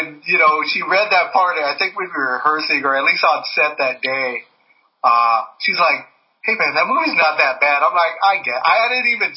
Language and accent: English; Redondo Beach, California, United States; also born or lived in Orange County; I grew up in the Redondo Beach area, but my parents got divorced and I moved with my mom and my stepdad to Orange County.